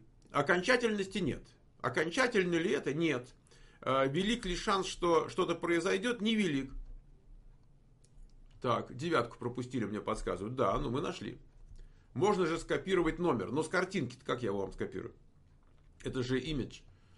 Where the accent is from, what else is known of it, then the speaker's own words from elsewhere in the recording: Belarus; Я из Белоруссии, тут есть идентификационный номер и номер паспорта.